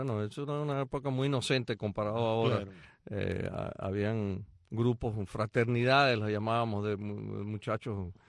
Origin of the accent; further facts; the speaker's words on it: Venezuela; born there; yo nací en Venezuela. Mi padre era de Boston, Massachusetts. Y mi mamá, ya los dos, digo era porque ya los dos murieron, mi mamá era de Maturín, de Venezuela.